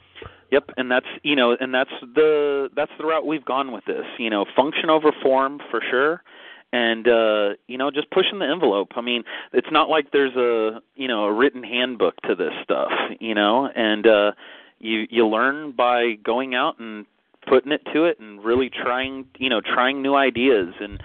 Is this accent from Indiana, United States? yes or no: yes; Indianapolis, Indiana, United States; I come from Indianapolis.